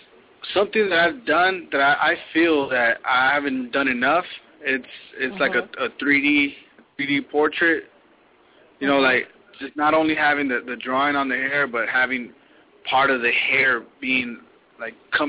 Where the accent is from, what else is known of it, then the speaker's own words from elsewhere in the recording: West Coast, United States; Yeah, you know, I grew up in the West Coast, so, you know, I always like all them West Coast rappers.